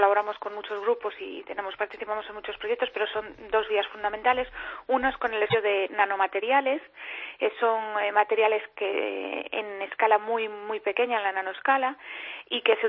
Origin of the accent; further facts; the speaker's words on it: A Coruña, Galicia, Spain; que yo soy de La Coruña, gallega